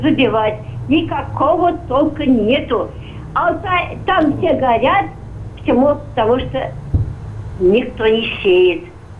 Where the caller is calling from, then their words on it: Tatarstan, Russia; Я звоню из Татарстана.